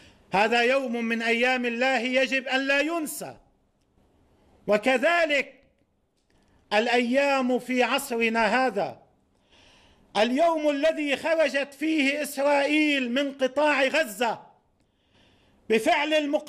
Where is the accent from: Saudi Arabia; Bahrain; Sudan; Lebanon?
Lebanon; ونحن نواجه كلبنانيين وكشعوب منطقة